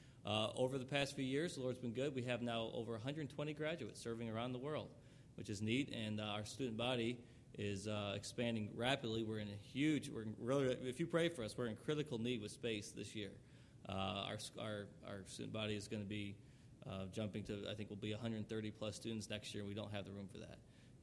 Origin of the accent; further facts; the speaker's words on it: Wisconsin, United States; I'm from Wisconsin, and still am, and that's where they were from when they moved here to Kansas City.